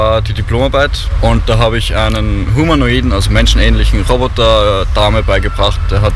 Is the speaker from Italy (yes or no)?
no; Ramplach, Lower Austria, Austria; Ich komme aus Niederösterreich, das ist um Wien. Also ich wohne eigentlich in der Nähe von Wien, in einem kleinen Dorf namens Ramplach. Das ist bei Wiener Neustadt